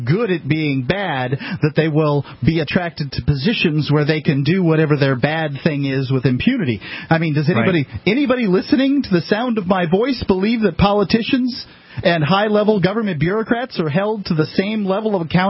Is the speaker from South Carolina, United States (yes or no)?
no; Florida, United States; the ability to vote in a few states, including Florida, my home state.